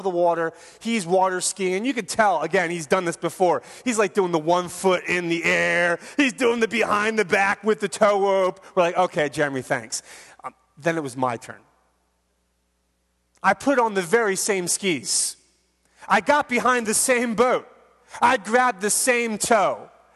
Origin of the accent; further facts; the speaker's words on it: Philadelphia, Pennsylvania, United States; we did some things that I didn't get to do growing up in Philadelphia.